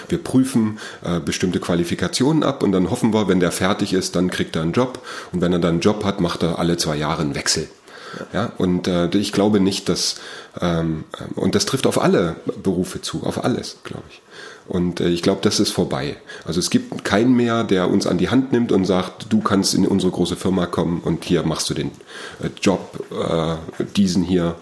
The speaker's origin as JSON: {"language": "German", "country": "Germany", "said": "wir natürlich als Deutsche"}